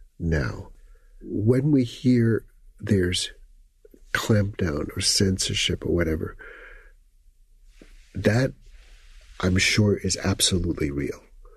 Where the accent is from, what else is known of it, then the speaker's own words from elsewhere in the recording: Paris, Île-de-France, France; Well, we lived in the 5th arrondissement, the Latin Quarter.